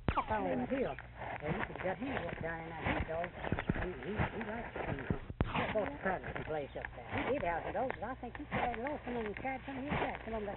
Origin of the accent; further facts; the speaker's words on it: Alabama, United States; You know, I'm from Alabama, North Alabama, out west of Birmingham, in Walker County.